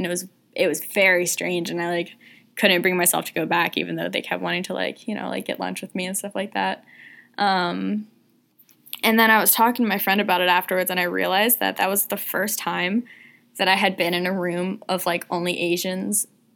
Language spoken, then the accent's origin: English; United States; Like, nationality-wise, I am American, like, through and through.